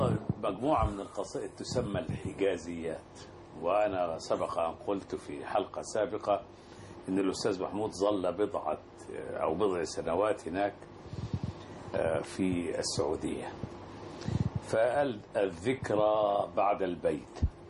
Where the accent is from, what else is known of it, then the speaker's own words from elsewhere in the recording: Cairo, Cairo Governorate, Egypt; كما نقول عندنا في القاهرة